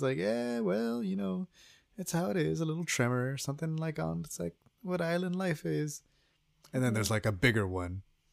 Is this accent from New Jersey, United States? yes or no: no; Texas, United States; Nah. And I'm from Texas.